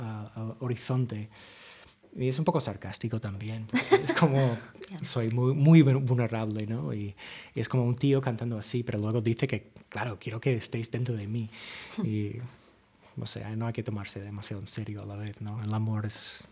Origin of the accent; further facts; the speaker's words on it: United States; Spanish is a second language; ya sabréis cómo los americanos tenemos ese problema de que si nos pregunta de dónde somos